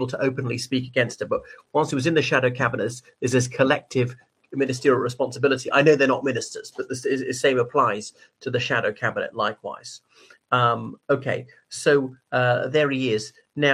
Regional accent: Ireland; from Ireland.

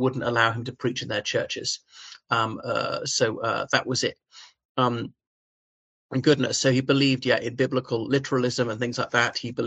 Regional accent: Ireland; from Ireland.

